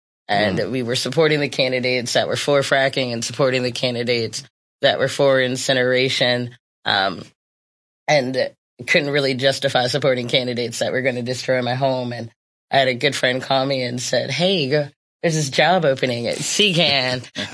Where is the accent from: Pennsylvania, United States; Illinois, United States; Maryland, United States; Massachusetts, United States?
Maryland, United States; Hagerstown; I'm from Hagerstown, Maryland.